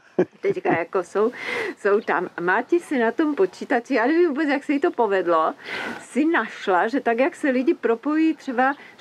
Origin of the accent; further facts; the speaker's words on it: Moravia, Czechia; born there; Jsem se narodila na Moravě, ale pak otec měl tuberkulózu, tak proto jsme se přestěhovali.